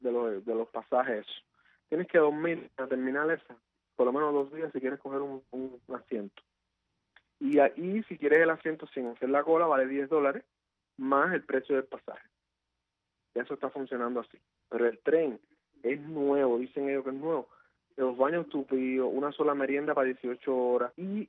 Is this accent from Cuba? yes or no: yes; Cuba; todos somos cubanos